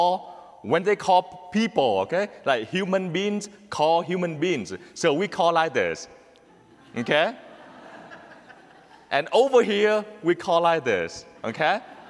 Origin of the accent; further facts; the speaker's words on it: Vietnam; English is a second language; I'm from Vietnam. We are a little bit different, the way we react, the way we talk culturally.